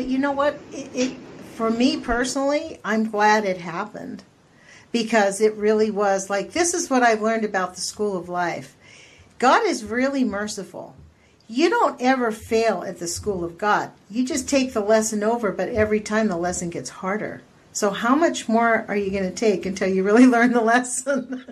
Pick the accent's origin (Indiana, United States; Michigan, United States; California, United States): California, United States; Los Angeles; now in Eugene, United States; I'm from Los Angeles, where really the neighbors looked at you like you were crazy if you wanted to get to know them.